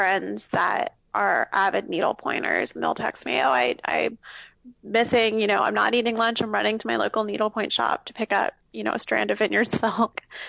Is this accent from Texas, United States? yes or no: no; Florida, United States; I grew up in South Florida, and I thought I could hack it up north in the winter. I hated it.